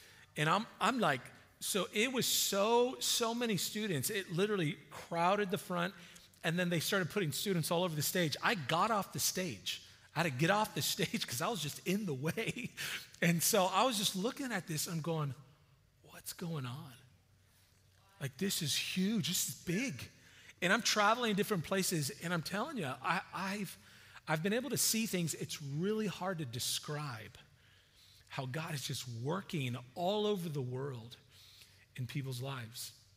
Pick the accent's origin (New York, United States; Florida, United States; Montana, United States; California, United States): California, United States; San Diego; If we've never met before, yeah, I am from San Diego.